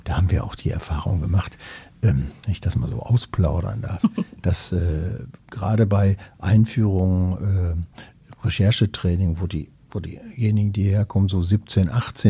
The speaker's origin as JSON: {"language": "German", "town": "Oberhausen", "region": "North Rhine-Westphalia", "country": "Germany", "tie": "born or raised there", "said": "ich bin relativ im Grünen groß geworden, zwar in der Großstadt in Oberhausen, aber direkt neben einem Wald gewohnt, den sogenannten Dunkelschlag."}